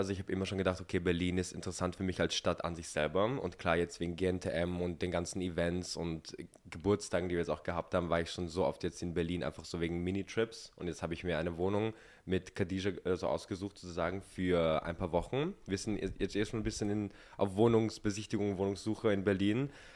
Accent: Vienna, Austria; ich bin 21 Jahre alt, ich komme ursprünglich aus Wien

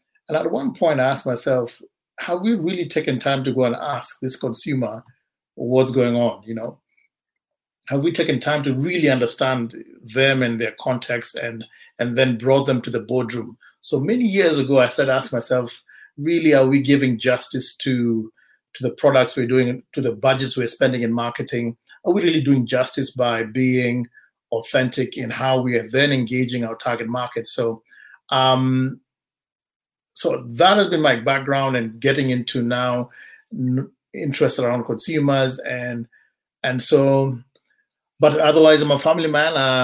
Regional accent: Kenya; born and raised in Kenya. Grown up in a middle class home.

